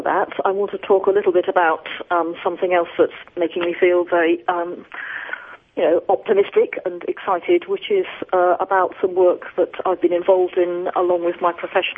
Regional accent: United Kingdom; Again, remember, I'm a Brit.

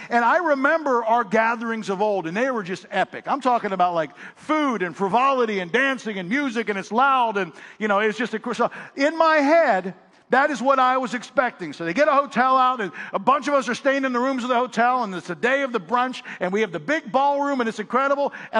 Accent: Pittsburgh, Pennsylvania, United States; As you know, I'm from Pittsburgh, so anytime I get a chance to go back to Pittsburgh, one of the things that we do as a family is we hit all the food stops.

